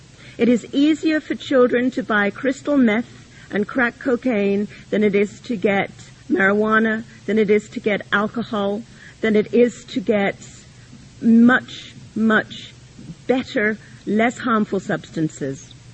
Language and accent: English; Canada; as a Canadian, I'm concerned that our country